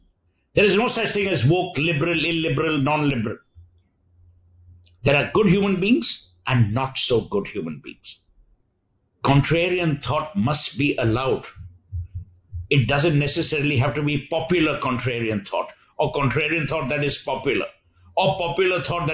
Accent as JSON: {"language": "English", "town": "Kolkata", "region": "West Bengal", "country": "India", "tie": "born or raised there", "said": "See, let me tell you, being born and raised in Calcutta, money has never been an issue with us."}